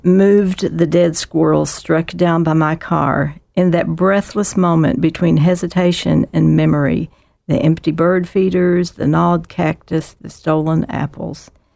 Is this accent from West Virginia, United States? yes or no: yes; West Virginia, United States; I grew up in West Virginia, in southern West Virginia, little county, Wyoming County, with no large towns in it. The nearest town of any size is Beckley, West Virginia.